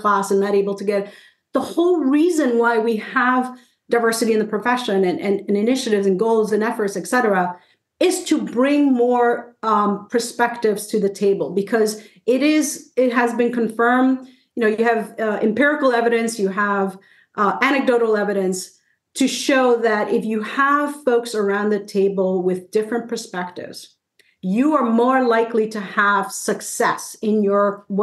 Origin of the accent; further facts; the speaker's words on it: Brooklyn, New York, United States; also born or lived in Puerto Rico; I mentioned that I was born in Puerto Rico and raised in Brooklyn, single mom, all that.